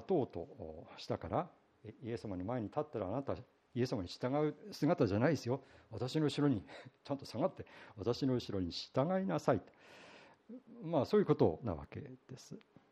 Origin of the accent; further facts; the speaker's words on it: Iwate, Japan; accent: Zuzu-ben; 私岩手の出身ですから、ズーズー弁というもので昔は喋っておりまして、都会の、まあ、東京弁ですね、東京の言葉と、岩手ので普段喋っている言葉のあまりの違いで私コンプレックス持ってましたが